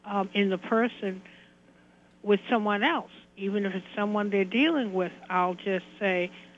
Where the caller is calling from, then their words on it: Brooklyn, New York, United States; I'm calling from Brooklyn.